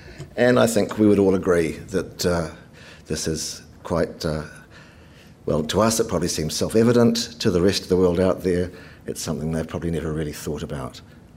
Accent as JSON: {"language": "English", "country": "New Zealand", "said": "I'm from New Zealand."}